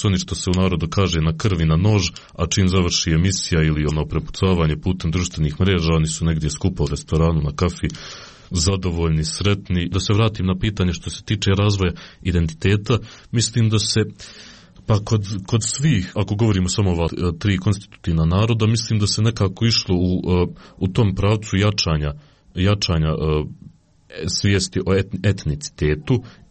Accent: Bosnia & Herzegovina; ja recimo kao Bošnjak, obzirom da, što se kaže, nemam drugu domovinu, svakako gajim jedan snažan osjećaj ljubavi prema Bosni i Hercegovini

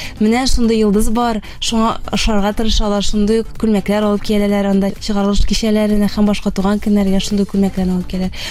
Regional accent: Almetyevsk, Tatarstan, Russia; born there; Әлмәт районы. Мин Әлмәттән үзем туыстым.

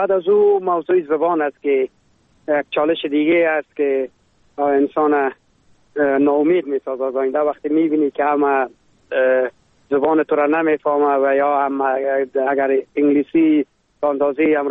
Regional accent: Afghanistan; now in Germany

